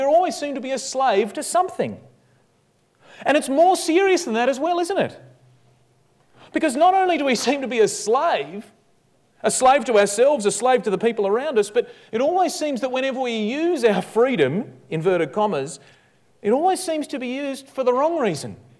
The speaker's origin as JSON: {"language": "English", "country": "Australia", "said": "I'm sort of ashamed as an Aussie bloke to say that I even know about this film"}